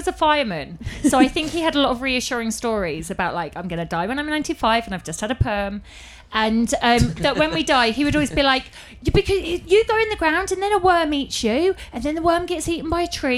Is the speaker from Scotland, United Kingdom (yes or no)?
no; Croydon, London, United Kingdom; now in Bermondsey, United Kingdom; I'm from Croydon. I live in Bermondsey now.